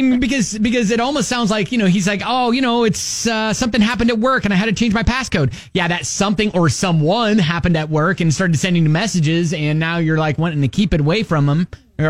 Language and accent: English; Columbus, Ohio, United States; I'm from Columbus, Ohio, and my, you know, when you grow up there, your either professional sports team is Cleveland or it's Cincinnati.